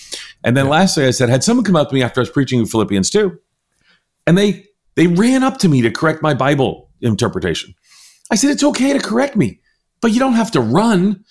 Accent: New York, United States; You know, I'm a New Yorker, you know, I'm quick with quips

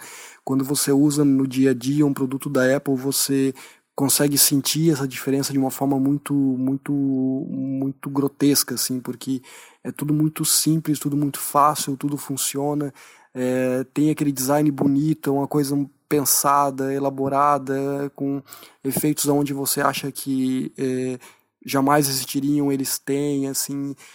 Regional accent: Blumenau, Santa Catarina, Brazil; eu sou de Blumenau, Santa Catarina.

